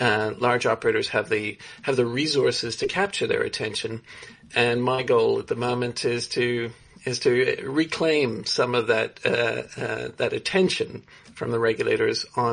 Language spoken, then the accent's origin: English; Canada; born there; also born or lived in South Africa; I was born in Canada, although I spent some of my early childhood in South Africa. South African father.